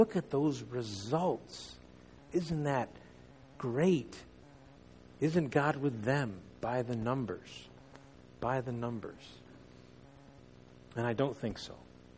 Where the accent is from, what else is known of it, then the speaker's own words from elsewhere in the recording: United States; I was born here in America. It's not my fault. It's not. It's where I was born. So I grew up with an American view of life.